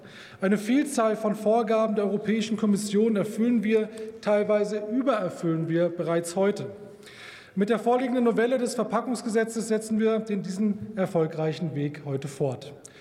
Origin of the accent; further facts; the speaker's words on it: Hesse, Germany; Ein Beispiel aus meiner Heimat, die Produzenten von Ebbelwoi, hochdeutsch Apfelwein.